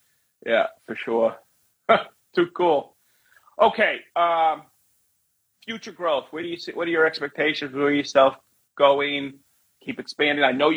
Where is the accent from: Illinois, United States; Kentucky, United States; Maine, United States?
Maine, United States; Growing up in Maine, it was like everybody had a sawmill down the road, you know?